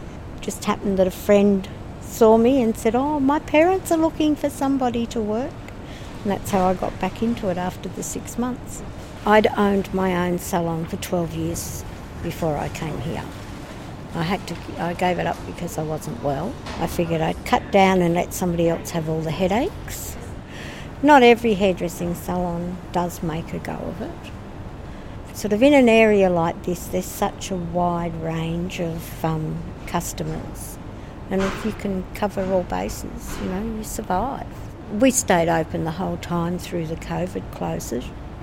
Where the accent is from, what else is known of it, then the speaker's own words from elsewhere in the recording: Downer, Australian Capital Territory, Australia; I grew up in Downer, two streets away. When I was a kid growing up, this was a paddock.